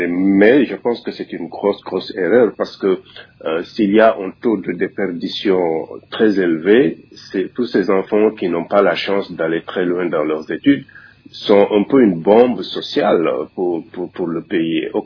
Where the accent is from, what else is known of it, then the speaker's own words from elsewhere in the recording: Senegal; j'ai l'impression d'être au Sénégal, qui est mon pays d'origine.